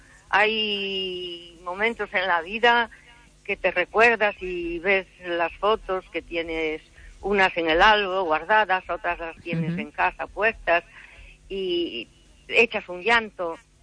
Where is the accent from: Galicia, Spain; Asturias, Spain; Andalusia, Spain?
Galicia, Spain; Cangas; born there; now in Vigo, Spain; yo nací en Cangas, allá en Balea, donde está Simón, pero llevo muchos años aquí en Vigo